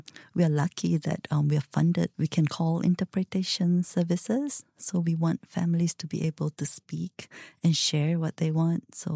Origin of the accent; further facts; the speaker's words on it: Malaysia; moved away as an adult; now in Japan; Yes, so I'm Malaysian.